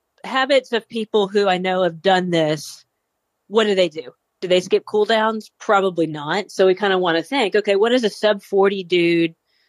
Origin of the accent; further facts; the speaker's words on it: Texas, United States; Realize I'm a Texan. I can't help it.